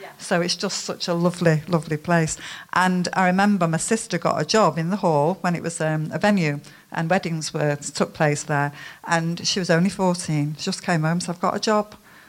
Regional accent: Wythenshawe, North West England, United Kingdom; it was my park when I was a kid. I'm born and bred in Withenshaw, and I'm one of 10

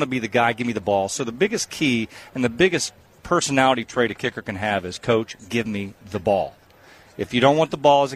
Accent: Dallas, Texas, United States; now in Baltimore, United States; Love Houston. I grew up in Dallas, Texas, so I'm a Texas boy at heart, even though I still live up in Baltimore.

